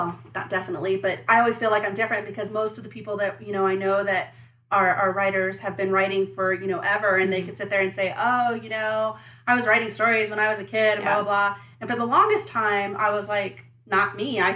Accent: Arizona, United States; now in Colorado, United States; I'm from Arizona, right? And I live in Colorado, which, you know, it snows, and 5 minutes later, it's gone.

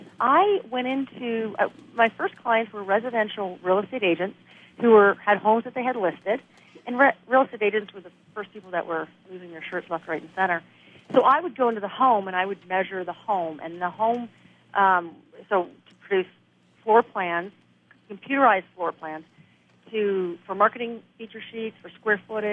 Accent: Toronto, Ontario, Canada; I am actually in Detroit, but I come from Toronto, and Detroit scares us.

